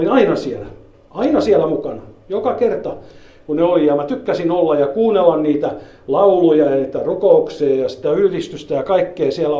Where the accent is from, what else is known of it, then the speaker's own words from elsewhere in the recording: Helsinki, Uusimaa, Finland; kun me muutettiin sieltä Helsingistä, syvältä Kruununhaasta pois, niin ei vielä päästy kyllä Kehä Kolmosen ulkopuolelle, mutta sisäpuolelle, kun se oli maaseutuu siihen aikaan 60-luvun alkupuolella.